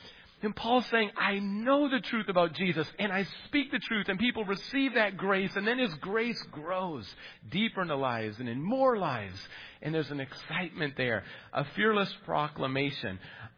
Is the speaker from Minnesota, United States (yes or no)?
yes; Minnesota, United States; I grew up in Minnesota.